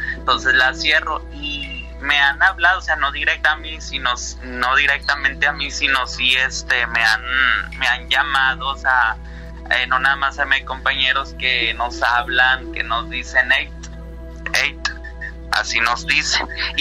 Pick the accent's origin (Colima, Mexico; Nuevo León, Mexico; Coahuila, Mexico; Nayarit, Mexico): Coahuila, Mexico; Sabinas; me tuve que regresar aquí a mi ciudad natal, que es Sabinas, Coahuila.